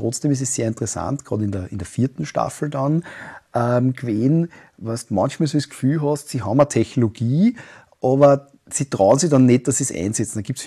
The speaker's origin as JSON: {"language": "German", "region": "Upper Austria", "country": "Austria", "said": "Und ich darf Haxen sagen, ich bin Oberösterreicher"}